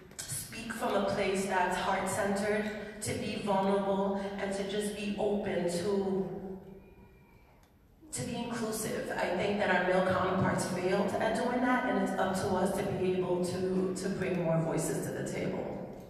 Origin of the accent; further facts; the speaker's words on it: Chelsea, Massachusetts, United States; For me, what I bring is I grew up in Chelsea, and I fell into the street culture that often sucks many of our young people in urban communities like Chelsea.